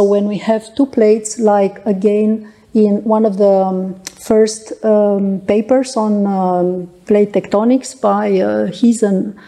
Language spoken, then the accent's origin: English; Norway; English is a second language; I come from Norway, and I will take you to a journey through the Arctic.